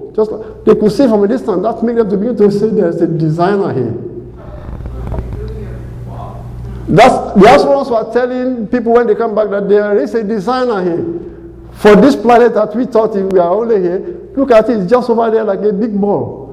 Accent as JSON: {"language": "English", "country": "Nigeria", "tie": "born or raised there", "second_language": "English", "moved": "yes", "said": "Before I went, the Lord talked to me that there was a group in my hometown."}